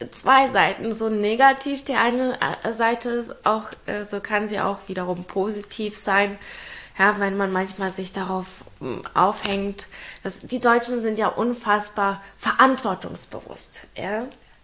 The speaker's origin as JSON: {"language": "German", "country": "Ukraine", "said": "ich komm aus der Ukraine"}